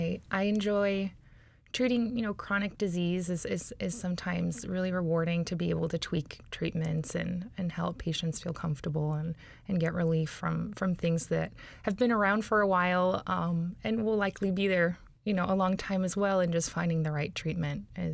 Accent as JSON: {"language": "English", "town": "Anchorage", "region": "Alaska", "country": "United States", "tie": "born or raised there", "also_born_or_lived": "Puerto Rico", "said": "I'm originally from Puerto Rico, but I grew up in Anchorage, Alaska, so it was really exciting to be able to come back and practice here. I'm fluent in both English and Spanish"}